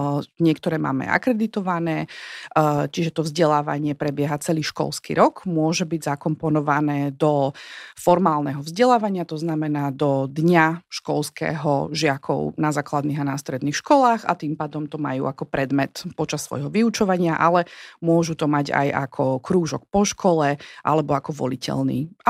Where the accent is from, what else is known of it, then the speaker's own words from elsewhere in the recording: Bratislava, Bratislava Region, Slovakia; usadenie sa na Slovensku doma v Bratislave, lebo som Bratislavčanka, takže ma to vždy ťahalo naspäť